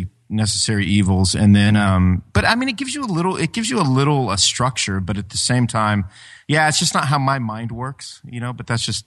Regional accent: Ashland, Ohio, United States; in like a little coffee shop here in my hometown of Ashland, Ohio.

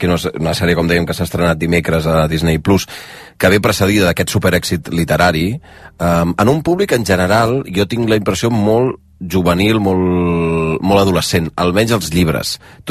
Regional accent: Sabadell, Catalonia, Spain; Un sabadellenc de pro, ho dic jo com a sabadellenc també

